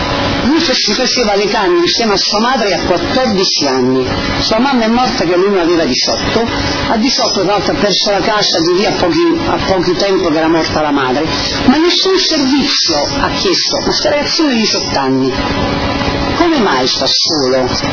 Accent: Rome, Lazio, Italy; Ero un insegnante elementare a 30 km, sono romana, 30 km da Roma, Fiumicino, in cui io sono arrivata nel 73 a Fiumicino

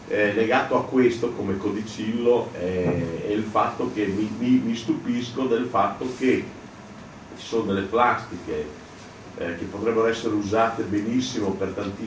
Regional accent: Ferrara, Emilia-Romagna, Italy; io vengo poi da Ferrara, dove abbiamo inventato il polipropilene

